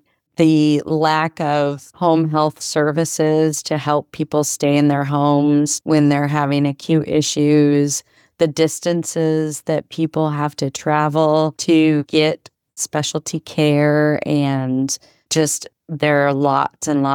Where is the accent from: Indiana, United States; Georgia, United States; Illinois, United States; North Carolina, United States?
Indiana, United States; Roanoke; I moved back to the area. I'm originally from Roanoke and the Huntington area, and my mom lives in Akron, and I spent some time in Akron in my early 20s